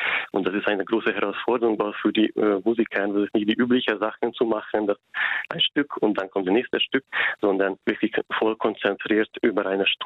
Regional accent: Hungary; German is a second language; now in Germany; ich wohne seit 12 Jahren hier in Ahrtal. So, ich komme ursprünglich aus Ungarn, aber hier in Ahrtal ist das für mich wie eine zweite Heimat geworden.

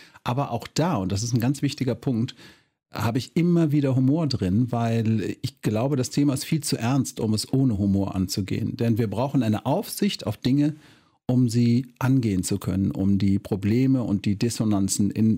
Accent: Cologne, North Rhine-Westphalia, Germany; wenn man so aussieht wie ich, kann man nicht verleugnen, wo man herkommt. Ich komme aus Köln.

